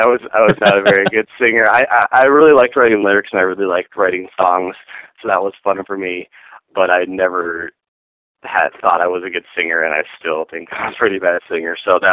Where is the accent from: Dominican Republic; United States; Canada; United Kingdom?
United States; Minnesota; now in Santa Cruz, United States; I grew up in Minnesota. That is where the name comes from. But I've been living in Santa Cruz for the past, I think it's been 4 or 5 years now.